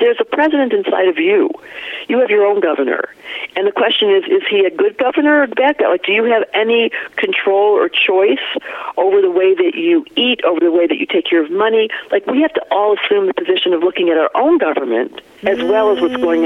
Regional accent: Detroit, Michigan, United States; now in Colorado, United States; I grew up in Detroit. I live half the time in Colorado and get ready half the time in Hawaii.

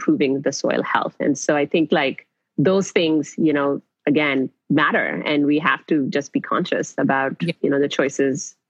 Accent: Pakistan; I'm originally from Pakistan

